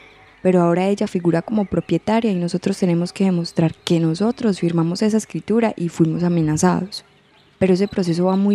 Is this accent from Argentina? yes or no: no; Antioquia, Colombia; moved away; Dejé mi tierra en el año 2003 porque esto en el Urabá está impresionante.